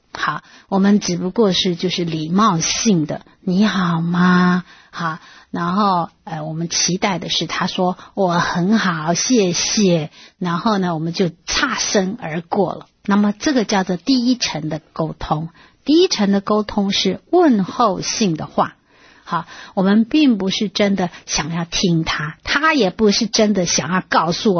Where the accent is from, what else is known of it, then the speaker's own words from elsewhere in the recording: Taiwan; now in United States; 然后哎，我是从台湾长大的。